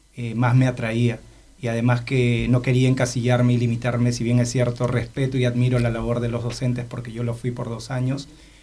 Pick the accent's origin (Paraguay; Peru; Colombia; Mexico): Peru; Lima; born there; nací en Lima, Perú, tengo 34 años.